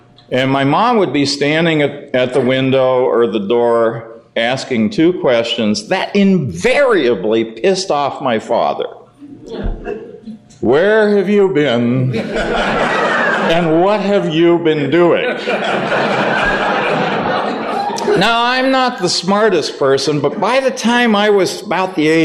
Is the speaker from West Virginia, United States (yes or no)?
no; Phoenix, Arizona, United States; I grew up in Phoenix, Arizona, joined Al-Anon in 1987.